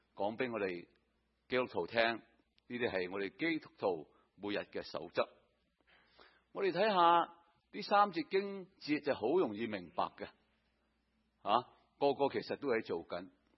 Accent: Guangdong, China; 我哋广东人可以有时讲话好开心。

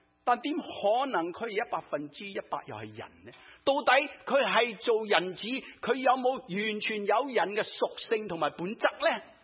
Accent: China; 给了提示你了，我们中国人是不是有姓有名的？

